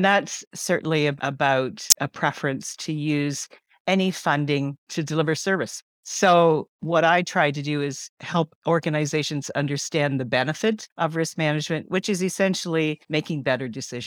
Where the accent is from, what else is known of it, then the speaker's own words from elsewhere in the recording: Ontario, Canada; I'm from Canada. So I live in St. Mary's, which is a small town in southwestern Ontario. We're about 2 hours west of Toronto